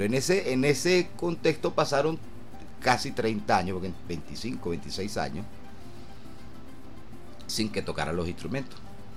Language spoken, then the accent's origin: Spanish; Barquisimeto, Lara, Venezuela; born there; yo sí nací aquí en Venezuela, en Barquisimeto, pero mis padres no